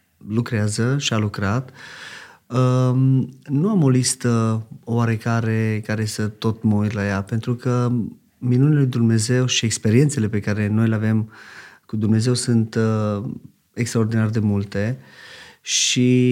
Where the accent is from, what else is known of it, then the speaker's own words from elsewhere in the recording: Oradea, Bihor County, Romania; also born or lived in United States; now in Orșova, Romania; Nu provin din Orșova, eu sunt deloc din Oradea.